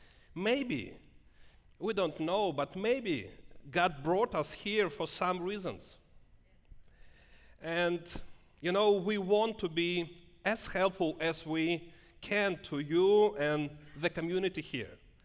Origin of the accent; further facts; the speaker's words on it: Russia; I am from Russia.